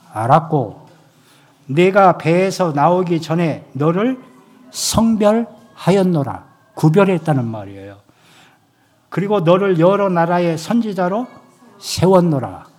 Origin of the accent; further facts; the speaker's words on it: South Korea; 저는 하얀 쪽. 한국 사람이니까.